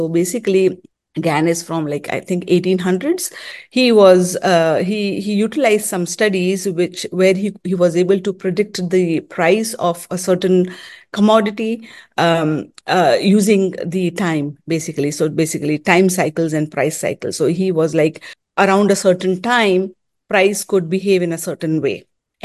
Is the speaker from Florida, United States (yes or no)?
no; California, United States; As I said, I'm from Bay Area, so that would make me a techie person, a computer science and working in the corporate and all that stuff.